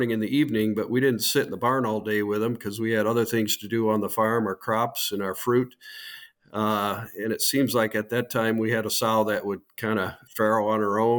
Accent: Michigan, United States; So I born and raised in West Michigan, right along Lake Michigan. There's a lot of orchards around. Grew up on a livestock and fruit farm.

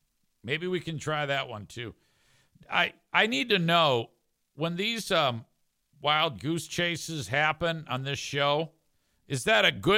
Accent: Philadelphia, Pennsylvania, United States; North Philadelphia, born and raised.

